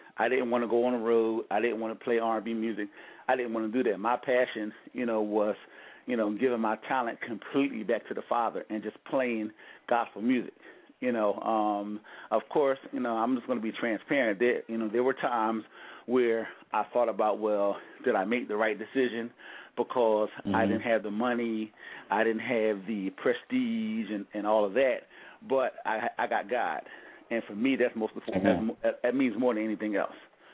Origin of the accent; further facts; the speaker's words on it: Philadelphia, Pennsylvania, United States; Because, like I said, I'm from Philadelphia. So back in the day when I grew up … was the hottest thing in Philly